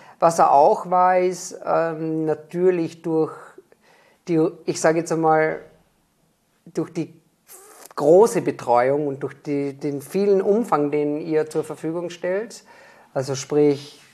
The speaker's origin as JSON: {"language": "German", "region": "Vorarlberg", "country": "Austria", "tie": "born there", "said": "da ich gebürtiger Vorarlberger bin"}